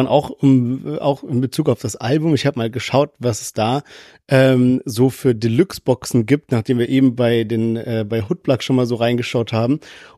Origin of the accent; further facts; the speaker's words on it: Heidelberg, Baden-Württemberg, Germany; meine Heimatstadt Heidelberg ist vertreten.